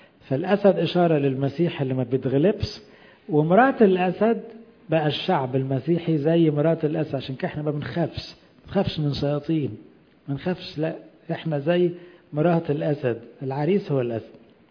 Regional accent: Egypt; عشان كده احنا بنفتخر ان احنا مصريين

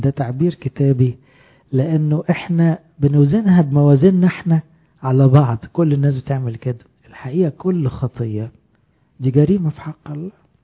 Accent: Egypt; احنا عادتنا كمصريين مثلا تشرب حاجة وترمي الكوباية في الشارع

